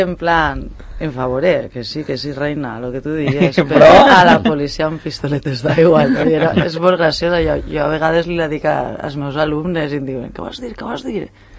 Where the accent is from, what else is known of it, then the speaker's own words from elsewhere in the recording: Oliva, Valencian Community, Spain; Al meu poble, a València, a Oliva